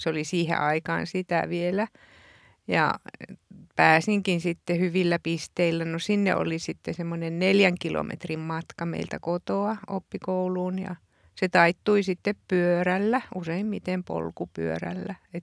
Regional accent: Ähtäri, South Ostrobothnia, Finland; Mä oon kotoisin siitä Keski-Suomen ja Etelä-Pohjanmaan rajapitäjästä Ähtäristä.

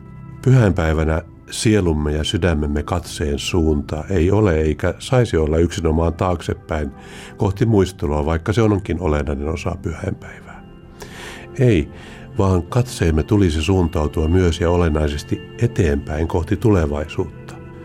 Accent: Karunki, Lapland, Finland; Oulun hiippakunnan piispa. Palaan muistoissani lapsuuteni kotiseurakunnan Torniojokilaaksossa sijaitsevan Karungin kirkkomaalle.

